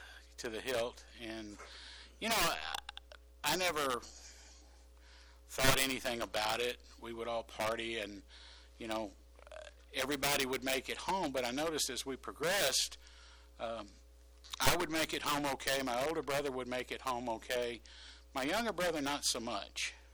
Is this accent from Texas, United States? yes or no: yes; Dallas, Texas, United States; We grew up in the Park City's ghetto in Dallas, and it was a pretty safe place.